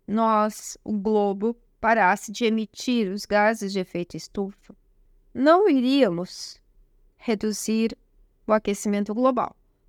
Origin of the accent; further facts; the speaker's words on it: Rio Grande do Sul, Brazil; Nós somos do Rio Grande do Sul.